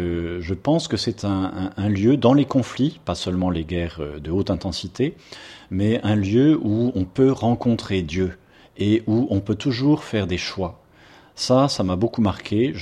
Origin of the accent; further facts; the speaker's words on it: Paris, Île-de-France, France; born there; je suis né à Paris par hasard, hein, parce qu'il y avait un aéroport, hein, d'une mère née au Mexique, d'un père né dans la Nièvre